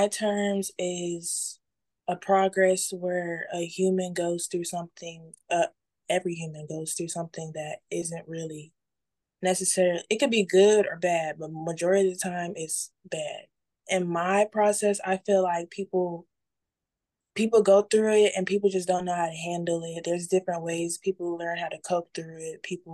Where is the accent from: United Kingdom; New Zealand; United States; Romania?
United States; Charlotte, North Carolina; I go to North Mecklenburg High School in Charlotte, North Carolina. I'm from Charlotte, North Carolina. I'm 16 years old and I'm Pisces.